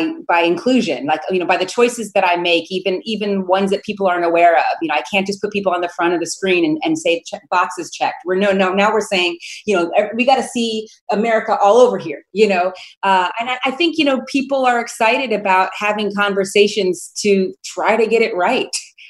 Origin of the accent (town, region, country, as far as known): Harlem, New York, United States